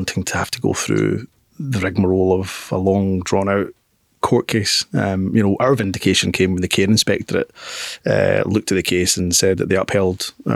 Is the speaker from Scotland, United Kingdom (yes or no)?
yes; Newton Mearns, Scotland, United Kingdom; I mean, I mentioned I grew up in Newton Mearns. It has the largest Jewish community in Scotland, still does to this day.